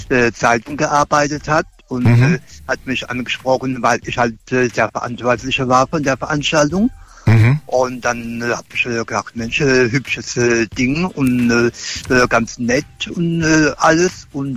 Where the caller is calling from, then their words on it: Frankenthal, Rhineland-Palatinate, Germany; Ich komme aus Frankenthal, aus der schönen Pfalz.